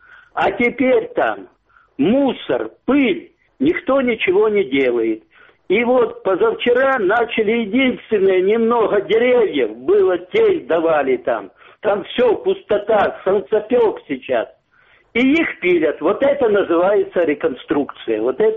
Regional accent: Simferopol, Crimea, Ukraine; Я вам звоню как коренной симферополец.

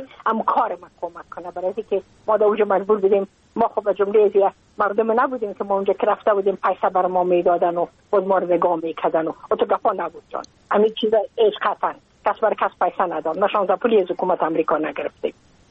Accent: Afghanistan; moved away as an adult; now in United States; از اینکه ما که از افغانستان بقا آمدم ما اون سال بودم 28 ساله،

